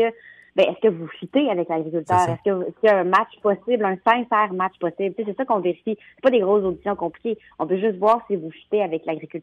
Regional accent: Quebec City, Quebec, Canada; Non, je suis vraiment pas une fille de campagne. Moi, ben, je viens de Québec. Je suis une fille de banlieue, en fait. Je viens de Québec, mais j'ai pas grandi sur une ferme partout. J'ai pas du tout cette passé-là, ouais.

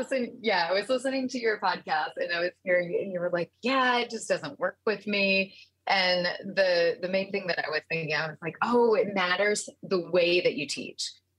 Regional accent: Georgia, United States; And I'm from South Georgia, so it was a little bit different. The accent was a little bit, you know, it was there.

